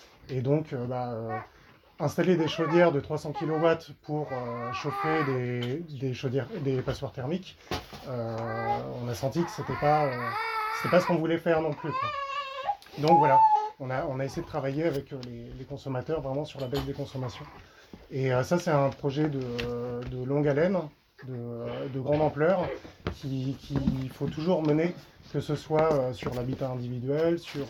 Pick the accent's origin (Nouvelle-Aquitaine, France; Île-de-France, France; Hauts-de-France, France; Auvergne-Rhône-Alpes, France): Hauts-de-France, France; Je viens du Pas-de-Calais